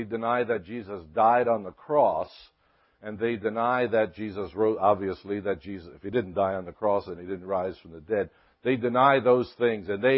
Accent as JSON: {"language": "English", "town": "Brooklyn", "region": "New York", "country": "United States", "tie": "born or raised there", "said": "I grew up in Brooklyn, New York, and then went to Vietnam."}